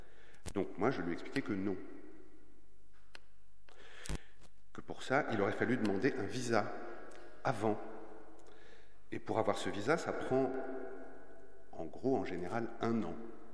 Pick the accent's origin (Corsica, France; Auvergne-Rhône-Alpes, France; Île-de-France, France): Île-de-France, France; Versailles; born there; Moi, je suis née à Versailles.